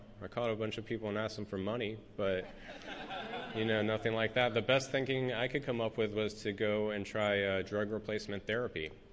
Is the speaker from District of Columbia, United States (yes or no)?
yes; Washington, District of Columbia, United States; I grew up in Washington, D.C., in a family with addiction